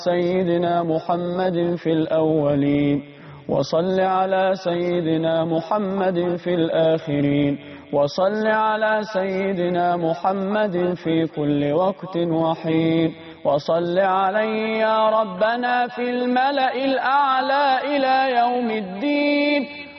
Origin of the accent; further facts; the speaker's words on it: Egypt; اللهم احفظ بلدنا مصر